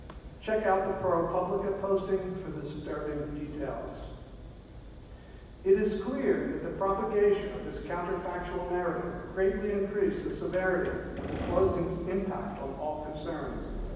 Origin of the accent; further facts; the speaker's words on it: Philadelphia, Pennsylvania, United States; I grew up in Mayfair and went to Lincoln High because they had a vocational art track.